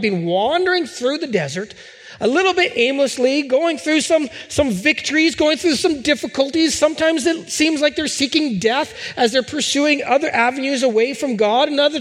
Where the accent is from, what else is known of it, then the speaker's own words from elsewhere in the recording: West Kelowna, British Columbia, Canada; I am a Canadian. I am a British Columbian. I'm a West Kelownaite or a West Bankite, depending on which side of the line you are on. I am a Norwegian. I am a Christian. I am an Emmanuelite.